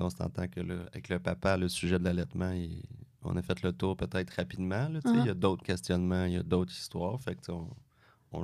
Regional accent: Quebec, Canada; quand on est Québécois, puis qu'on, tu sais, c'est pas quelque chose qu'on semble savoir.

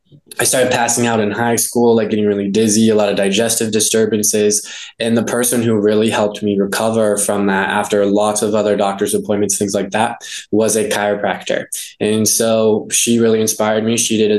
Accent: Lima, Ohio, United States; So I was born in Columbus, grew up around Lima. The doctor that I saw was in Findlay. So just really small town, rural Ohio.

